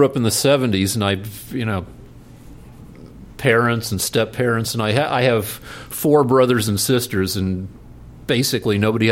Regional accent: Boulder, Colorado, United States; No, I grew up in Boulder.

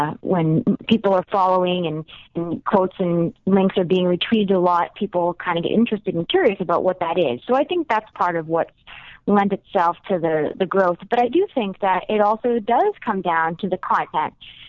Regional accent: Massachusetts, United States; it's much different from the experience of growing up in Massachusetts on the East Coast, that's for sure.

